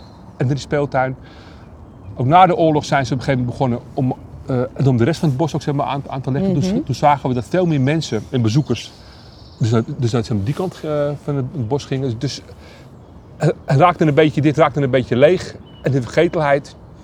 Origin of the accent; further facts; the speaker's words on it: Amsterdam, North Holland, Netherlands; born there; Ja, maar ik heb als kind, als Amsterdammer, waar ik geboren ben, ik ken die plek wel